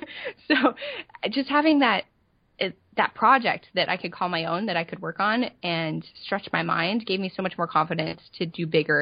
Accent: Michigan, United States; And I'm from Michigan, so I don't have a Southern accent at all.

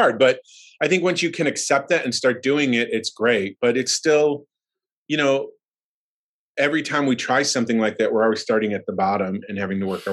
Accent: Buffalo, New York, United States; also born or lived in Florida; So I started in Buffalo. We're originally from Buffalo. Moved down to Florida.

